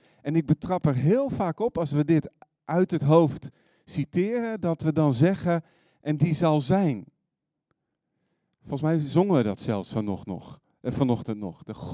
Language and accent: Dutch; Friesland, Netherlands; Ik ben Fries van oorsprong.